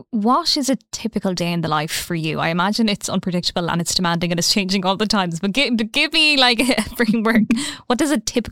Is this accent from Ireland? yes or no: yes; Ireland; As Irish people, we know a lot about farming because it's probably the biggest job in the country.